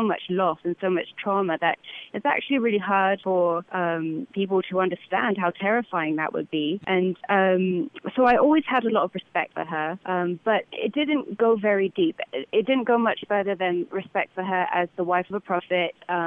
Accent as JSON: {"language": "English", "region": "New England", "country": "United States", "accent": "New England", "said": "because I speak as an American in a New England style accent"}